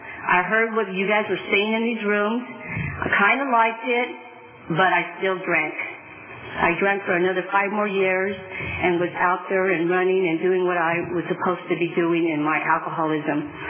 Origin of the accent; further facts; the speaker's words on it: Fresno, California, United States; I am from Fresno, and my home group is the Sierra Sky Park.